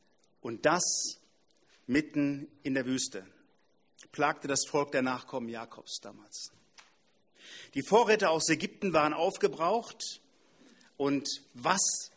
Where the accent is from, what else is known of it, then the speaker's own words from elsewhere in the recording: Northern Germany, Germany; Wir können das als Norddeutsche nicht verstehen.